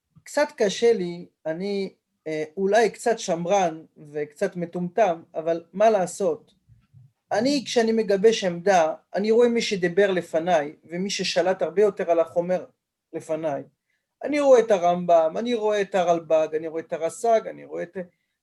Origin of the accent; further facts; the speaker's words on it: France; Hebrew is a second language; אבל אני צרפתי, ככה מדברים בצרפתית.